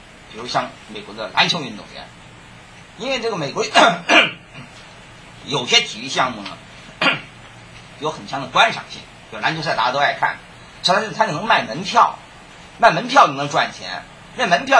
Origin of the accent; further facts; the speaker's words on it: China; 我觉得我们作为中国人呢，真是不值得骄傲。